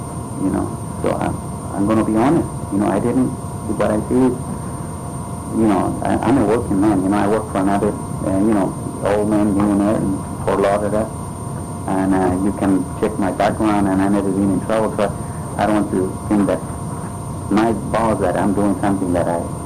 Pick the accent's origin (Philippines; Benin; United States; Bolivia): Bolivia; born there; English is a second language; I was born in Bolivia, South America